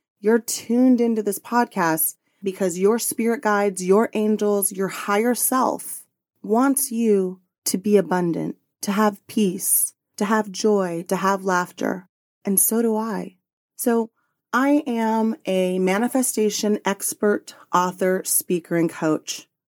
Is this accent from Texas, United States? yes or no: yes; Dallas, Texas, United States; born there; Now, I'm a first-generation American on my mother's side. We are Colombian. See, mommy. And when I was born in Dallas, Texas